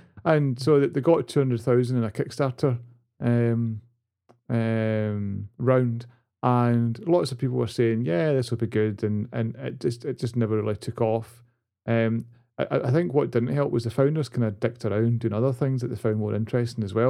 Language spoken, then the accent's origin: English; Glasgow, Scotland, United Kingdom; And I'm from Glasgow.